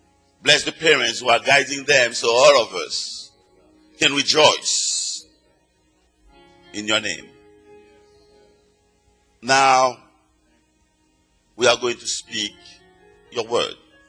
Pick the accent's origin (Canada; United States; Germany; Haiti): Haiti; I was born in Haiti and I was raised under the reign of terror of Papa Doc